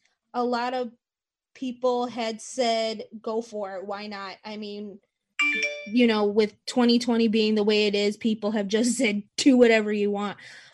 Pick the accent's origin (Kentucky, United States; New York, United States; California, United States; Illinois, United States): Illinois, United States; Chicago; I'm from the south side of Chicago.